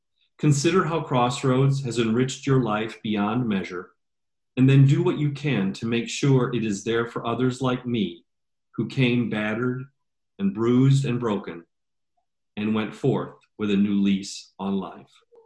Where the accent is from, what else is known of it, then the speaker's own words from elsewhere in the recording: Wisconsin, United States; And I was able to return to my hometown here in Wisconsin to share my real and authentic self with my three siblings and their families, as well as a host of friends.